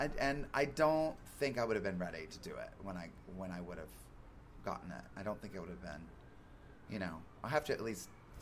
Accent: the Carolinas, United States; now in Los Angeles, United States; Well, I mean, I grew up in the Carolinas and a bunch, and then here.

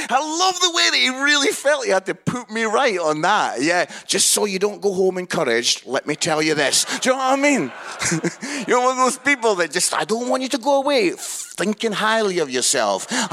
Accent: Musselburgh, Scotland, United Kingdom; So I'm from Musselburgh, which is just outside Edinburgh.

